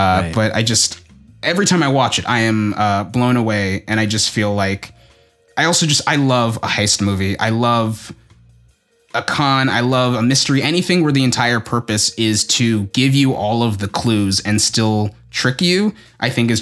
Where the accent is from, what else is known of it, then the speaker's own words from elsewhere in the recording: United Kingdom; even though I am British and have spent a lot of time around British people